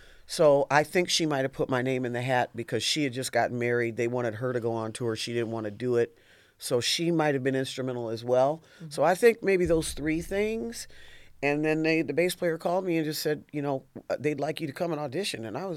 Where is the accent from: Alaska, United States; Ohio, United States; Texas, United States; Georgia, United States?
Ohio, United States; Toledo; He was from Lima. I'm from Toledo, you know, da, da, da.